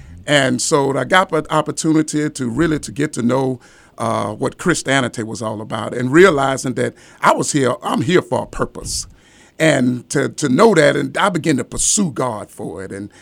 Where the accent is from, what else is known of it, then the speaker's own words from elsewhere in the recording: Mobile, Alabama, United States; moved away as an adult; now in Augusta, United States; I'm from Mobile, Alabama. I joined the Army, retired from the Army, and from the Army I came to Augusta.